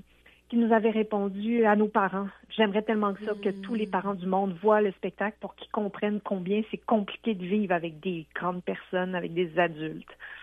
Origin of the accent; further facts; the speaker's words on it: Quebec City, Quebec, Canada; born there; je suis née à Québec. J'ai fait mes études universitaires à Québec. Je suis encore très attachée à la ville.